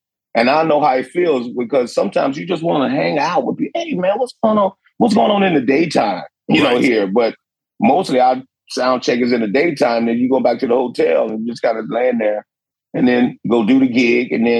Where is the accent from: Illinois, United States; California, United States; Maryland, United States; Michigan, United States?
Illinois, United States; Chicago; I said, hey, I'm a bluesman from Chicago.